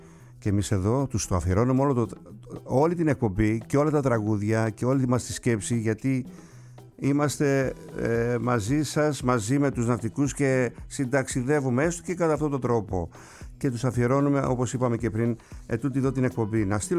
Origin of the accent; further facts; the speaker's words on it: Kasos, South Aegean, Greece; από το νησί μου την Κάσο